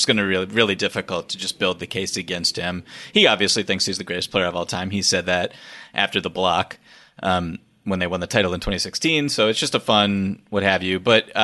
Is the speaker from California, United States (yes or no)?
no; Boston, Massachusetts, United States; Obviously growing up in Boston, it was just like that was what it was